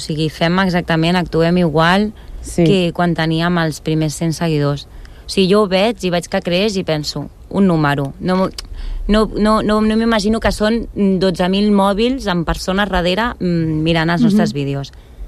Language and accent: Catalan; Badalona, Catalonia, Spain; nosaltres som de Badalona tota la vida, o sigui, al final, família, amics, els tenim allà